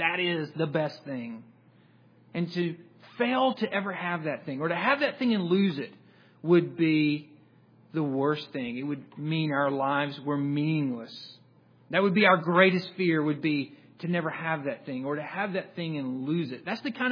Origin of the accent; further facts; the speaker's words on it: Jackson, Mississippi, United States; And then they asked, where are you from? And I said, I'm from Jackson, Mississippi.